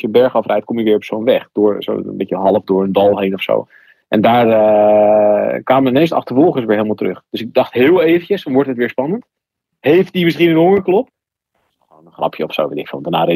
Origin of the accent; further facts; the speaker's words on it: Netherlands; Ik kwam uit Nederland en dan ging ik in Spanje koersen.